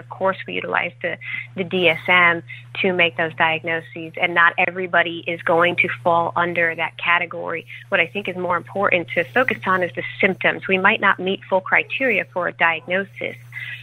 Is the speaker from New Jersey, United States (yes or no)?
yes; Cliffside Park, New Jersey, United States; So I grew up in Cliffside Park, New Jersey, a very small town right outside of New York City. And I came down to Florida to pursue my career